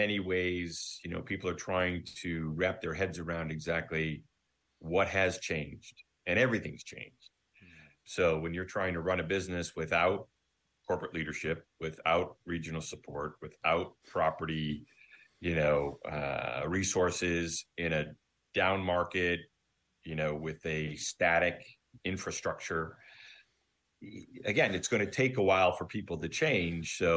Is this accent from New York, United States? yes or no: yes; Buffalo, New York, United States; I grew up in Buffalo, New York, went to Dallas, went to Scottsdale, went to San Antonio, went to Philadelphia